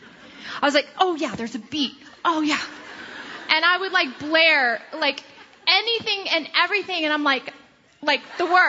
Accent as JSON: {"language": "English", "region": "Florida", "country": "United States", "tie": "born or raised there", "said": "because I grew up in Florida, so I was back in Florida visiting family"}